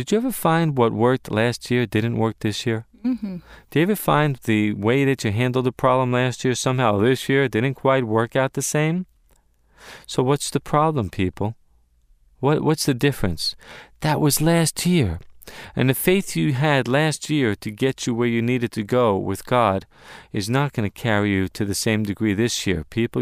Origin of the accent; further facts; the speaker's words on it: United States; And I grew up in America.